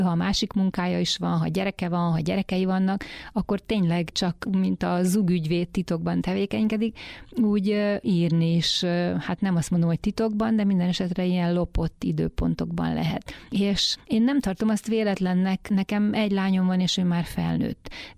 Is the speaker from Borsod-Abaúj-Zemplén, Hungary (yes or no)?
yes; Miskolc, Borsod-Abaúj-Zemplén, Hungary; born there; akkor Miskolcon élnek, meg éltek, én is ott születtem